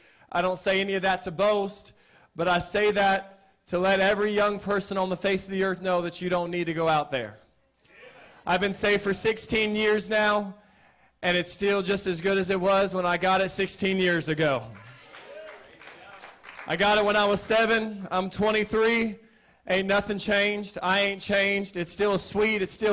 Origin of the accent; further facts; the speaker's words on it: Ohio, United States; I'm originally from Ohio. I'm 23 years old. I was born and raised in the house of the Lord. The Lord saved me at the age of 7 years old.